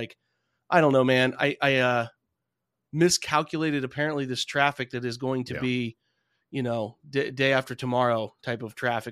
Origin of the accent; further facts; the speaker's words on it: Marion, Ohio, United States; But my hometown of Marion, just north of Columbus, really in the pathway here.